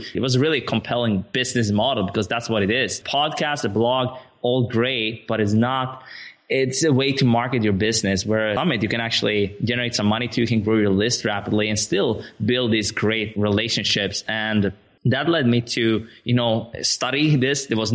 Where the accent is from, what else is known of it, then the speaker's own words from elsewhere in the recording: Sweden; English is a second language; now in Barcelona, Spain; I mean, I'm originally from Sweden. Now I'm living in Barcelona at the time of this recording